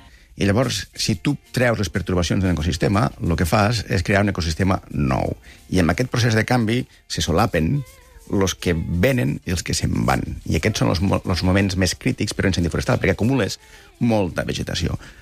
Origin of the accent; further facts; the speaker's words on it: Catalonia, Spain; com a catalans